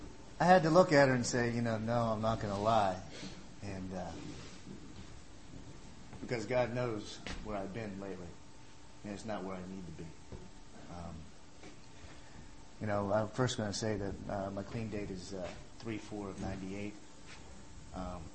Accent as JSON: {"language": "English", "region": "Indiana", "country": "United States"}